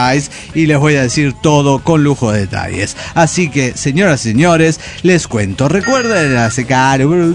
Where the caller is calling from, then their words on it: San Luis, Argentina; de San Luis.